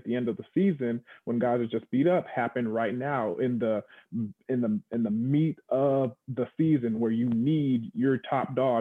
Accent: Texas, United States; I mean, growing up in Texas, I mean, I've talked about this before.

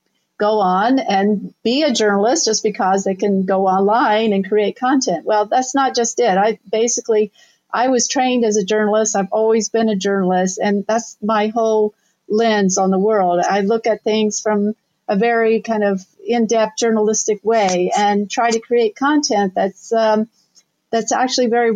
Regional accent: Ohio, United States; Right. Well, I'm originally from Southern Ohio.

